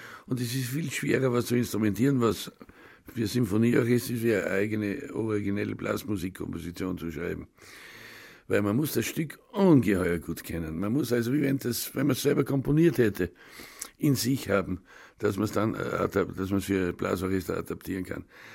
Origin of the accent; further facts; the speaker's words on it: Badersee, Bavaria, Germany; Ich bin in den Bergen aufgewachsen. Ich bin in Badersee geboren und aufgewachsen.